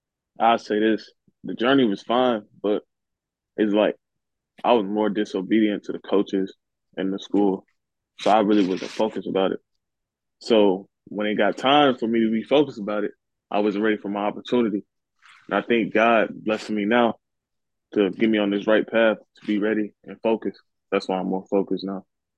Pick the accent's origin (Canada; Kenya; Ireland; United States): United States; Atlanta, Georgia; I'm from Atlanta, Georgia.